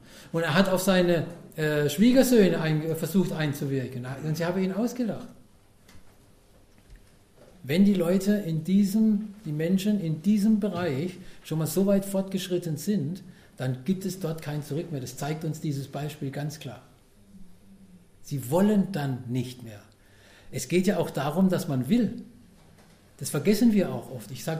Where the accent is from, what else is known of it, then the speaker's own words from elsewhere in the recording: Karlsruhe, Baden-Württemberg, Germany; ich komme aus Karlsruhe, da hat 300.000 Einwohner